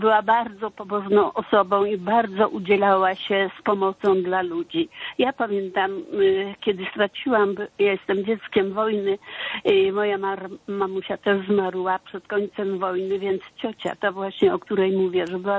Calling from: Puławy, Lublin Voivodeship, Poland

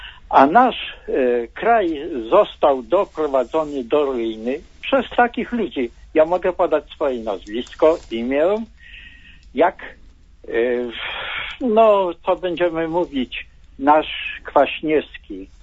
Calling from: West Pomeranian Voivodeship, Poland; Zachodniopomorskie.

